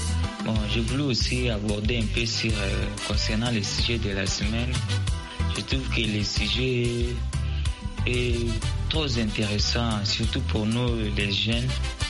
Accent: DR Congo; chez nous en Afrique, particulièrement en RDC

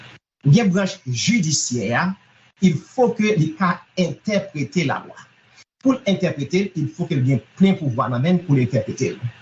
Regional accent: Haiti; Bien, comme haïtien, est-ce que nous avons changé?

